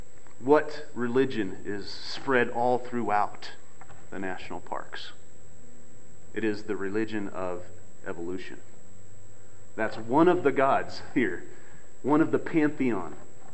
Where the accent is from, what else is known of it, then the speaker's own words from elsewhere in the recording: Colorado, United States; I'm from Boulder County. Mother Earth is worshipped a lot in Boulder County.